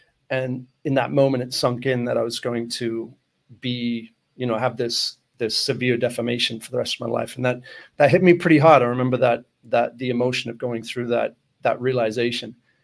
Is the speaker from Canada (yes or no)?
no; Australia; No, I grew up in Australia, and in my teenage years, like we're talking late 90s